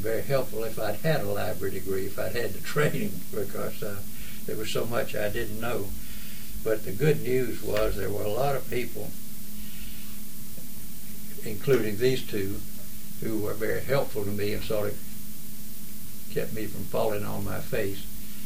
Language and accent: English; Raleigh, North Carolina, United States; Going back to me, I grew up here in Raleigh, and I went to Old School at Carolina